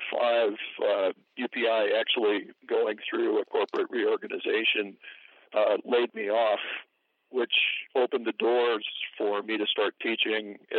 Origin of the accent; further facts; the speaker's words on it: Seward, Nebraska, United States; I grew up here in Seward.